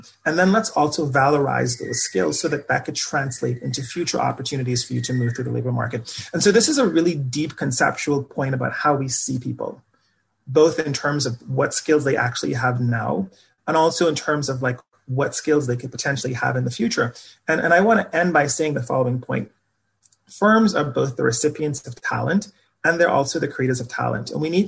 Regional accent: Bahamas; moved away as an adult; now in United States; So I grew up in the Bahamas, came from a really large family.

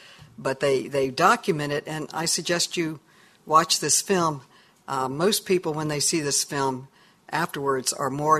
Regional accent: New York, United States; It almost passed in my home state of New York

